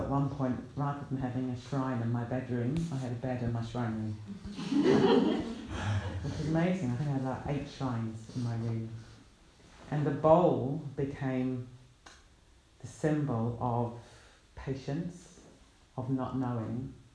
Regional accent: New Zealand; So I come from a city that has earthquakes, and I come from a country that has very clear blue skies.

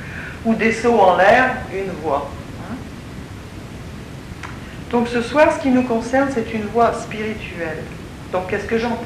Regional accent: France; now in United Kingdom; Je suis française, mais j'ai quitté la France en 68 et j'ai vécu la plupart du temps dans des pays de langue anglaise. Et je suis en ce moment en Angleterre.

